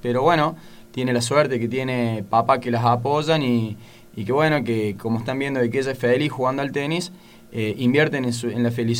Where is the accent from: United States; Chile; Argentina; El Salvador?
Argentina; Río Tercero, Córdoba; Yo soy de Río Tercero.